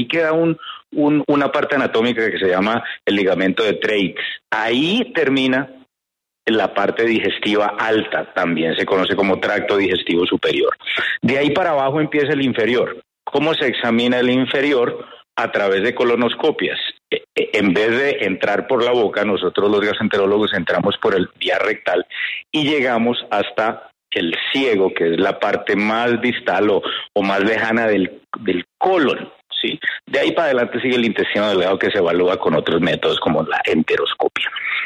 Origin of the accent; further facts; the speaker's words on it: Cali, Valle del Cauca, Colombia; born there; yo nací en Cali y estudié medicina en la Universidad del Valle.